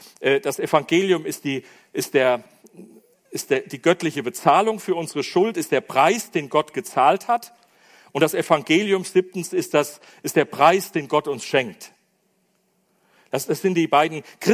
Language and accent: German; North Rhine-Westphalia, Germany; Wir sagen immer, ich komme aus dem Siegerland. Siegerland ist eine Welt für sich, findet ihr bei Google auch vielleicht, weiß ich nicht. Gehört zum südlichsten Zipfel von Nordrhein-Westfalen, ist ein fränkisches Volk